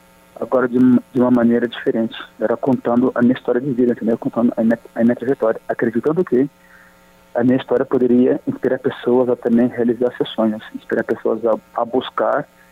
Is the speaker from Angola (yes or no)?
yes; Angola; now in Brazil; Mas desde que eu vim de Angola para cá, minha casa, minha residência sempre foi no Brasil.